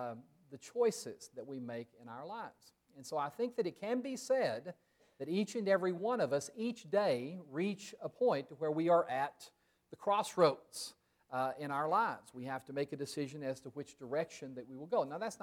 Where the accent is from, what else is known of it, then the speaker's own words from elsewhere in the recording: Texas, United States; I don't have any cowboy hats or any of the other stereotypical things about Texas. But I was raised in West Texas.